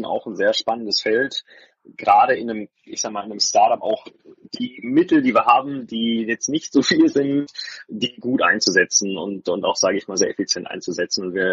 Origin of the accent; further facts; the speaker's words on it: Stuttgart, Baden-Württemberg, Germany; Jetzt kommen wir aus Stuttgart